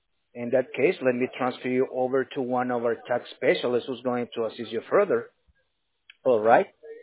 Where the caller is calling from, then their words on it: Corona, California, United States; I'm calling from California, Corona, California.